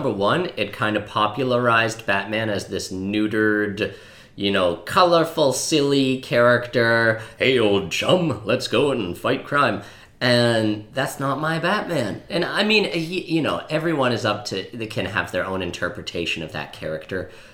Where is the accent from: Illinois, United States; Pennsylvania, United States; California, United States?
Pennsylvania, United States; Pittsburgh; He was a Pittsburgh actor, which I am aware of because I'm from Pittsburgh.